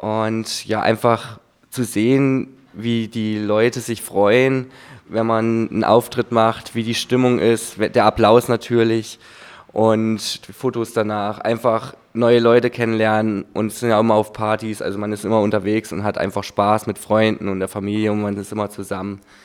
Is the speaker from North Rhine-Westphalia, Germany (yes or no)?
no; Etterwinden, Thuringia, Germany; Ja, ich komme aus Etterwinden. Das ist nicht weit von hier. 10 Minuten circa, wenn man gut durchkommt, Richtung Bad Salzung. Ja, über die hohe Sonne weg.